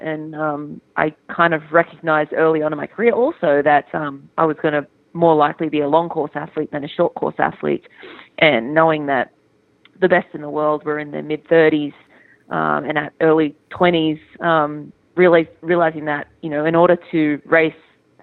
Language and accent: English; Australia; And I needed to make sure I split the year up, especially, you know, being Australian.